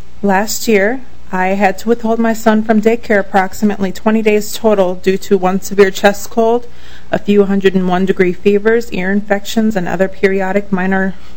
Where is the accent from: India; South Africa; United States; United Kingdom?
United States; St. Paul, Minnesota; I am a 22-year-old mother, and I was raised right here in St. Paul, Minnesota.